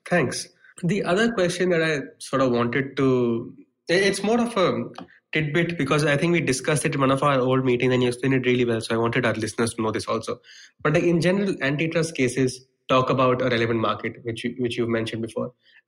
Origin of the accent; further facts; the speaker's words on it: India; English is a second language; now in United States; Like I, as an Indian kid, had Internet Explorer, as did someone back in the US.